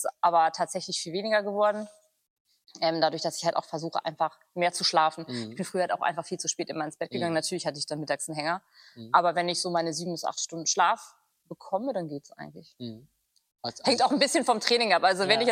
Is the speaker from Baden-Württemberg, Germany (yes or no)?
no; Lower Saxony, Germany; ich bin auf dem Land groß geworden, hier im Umland von Celle, mit einem großen Bruder.